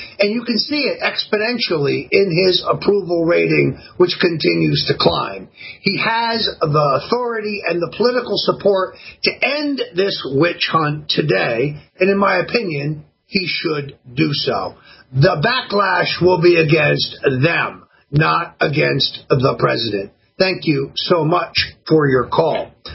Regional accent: Florida, United States; How about Sonny in Florida, my home state?

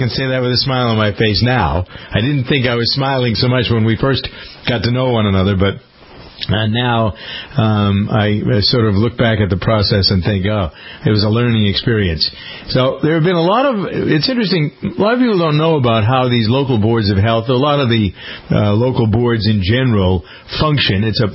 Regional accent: Framingham, Massachusetts, United States; Actually, the story starts in my hometown of Framingham, Massachusetts, with a compounding pharmacy.

